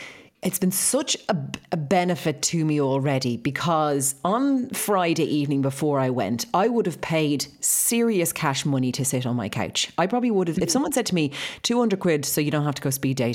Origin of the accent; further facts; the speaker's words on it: Ireland; I'm from Ireland.